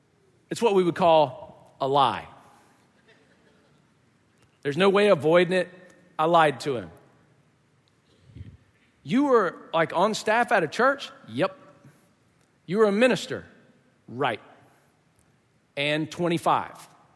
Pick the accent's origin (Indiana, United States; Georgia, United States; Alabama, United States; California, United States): Georgia, United States; also born or lived in Tampa, United States; I grew up in Georgia, but I lived for a brief time, a two-year stint in Florida when I was like, you know, 7, 8 years old. And I lived in the Tampa area.